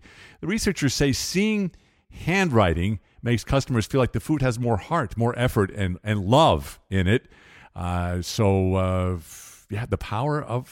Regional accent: New York, United States; I knew New York. I grew up on Long Island, but I'm a fish out of water.

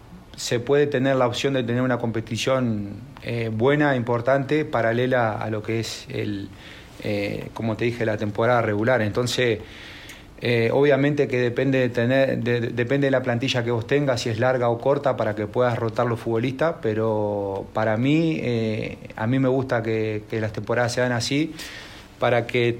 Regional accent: Uruguay; yo creo que no solamente a mí como uruguayo

